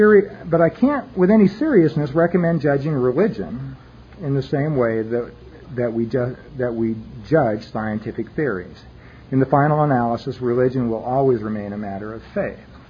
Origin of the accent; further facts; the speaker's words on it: Utah, United States; When I was growing up in Utah, they closed the schools on the day deer hunting season opened.